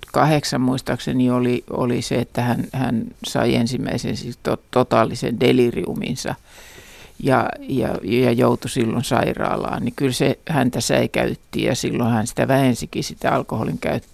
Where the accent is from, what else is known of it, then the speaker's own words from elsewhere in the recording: Loimaa, Southwest Finland, Finland; näin hänet livenä ensimmäisen kerran kotipaikkakunnallani niin Loimaalla nimenomaan lukioaikana